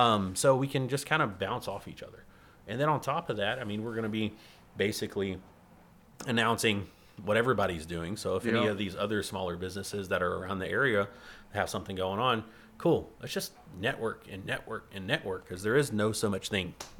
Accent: Texas, United States; Like, yeah, I'm from Southeast Texas, and it's one of the reasons why I stayed here.

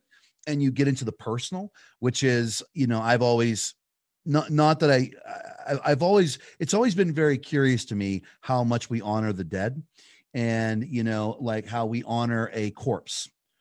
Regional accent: Pittsburgh, Pennsylvania, United States; I'm originally from Pittsburgh. So I have to make a zombie movie in order for me to keep my my Pittsburgh street cred.

